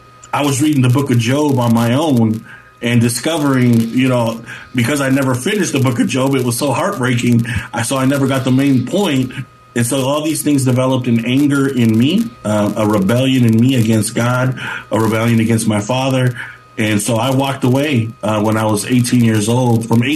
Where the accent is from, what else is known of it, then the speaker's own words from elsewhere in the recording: San Jose, California, United States; coming here to this country and understanding the, you know, just the blessing it is to be here. So growing up in Eastside San Jose, which is even better